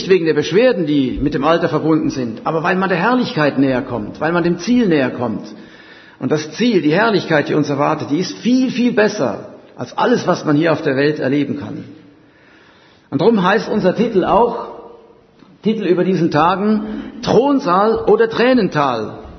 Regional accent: Zurich, Switzerland; ich stamme ursprünglich aus der Schweiz, wie mein Name auch verrät. Bin in Zürich geboren, habe mit etwa 20 Jahren mich bekehren dürfen zum Herrn Jesus. Ich bin in einer weltlichen Familie aufgewachsen

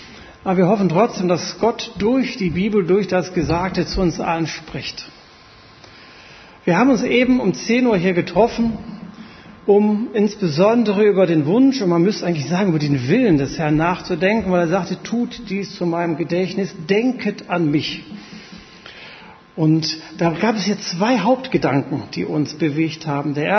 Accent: Gevelsberg, North Rhine-Westphalia, Germany; sondern ich komme aus Gevelsberg.

